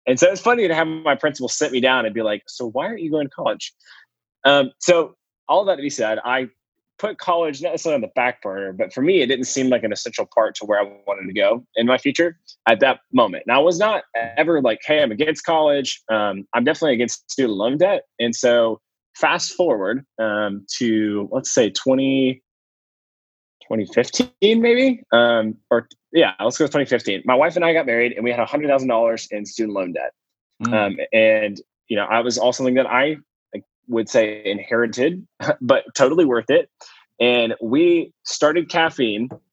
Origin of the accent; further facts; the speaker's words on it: Atlanta, Georgia, United States; So born and raised in Atlanta, fourth generation entrepreneur, business owner.